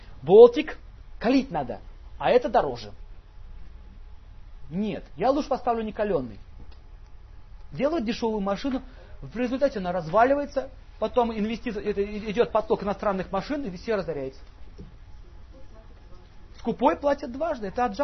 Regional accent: Russia; born there; у нас было такое сознание, мы родились в России.

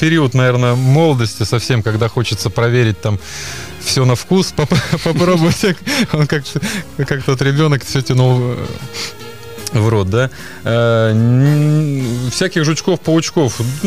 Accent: Russia; Ну нет, домой. Я россиянин и патриот, с одной стороны. Ну нет, родина есть родина.

